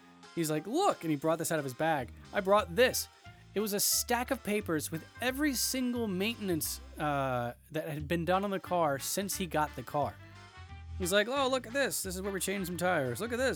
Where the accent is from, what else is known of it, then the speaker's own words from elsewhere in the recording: Georgia, United States; Now, if you don't know it about me, I'm from Georgia.